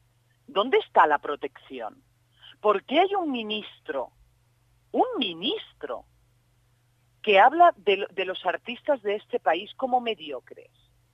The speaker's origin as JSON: {"language": "Spanish", "town": "Valencia", "region": "Valencian Community", "country": "Spain", "said": "a mí estar en Valencia, en el Teatro Thalía, me hace una ilusión que me muero, porque es mi tierra."}